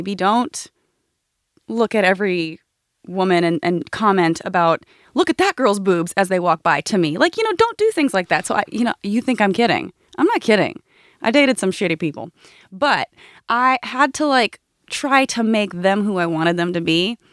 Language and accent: English; Florida, United States; now in California, United States; I grew up in Florida and now I live in California.